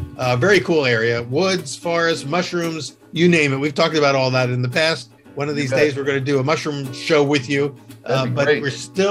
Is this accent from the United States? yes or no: yes; United States; And of course, and as an American, I always have called it Gouda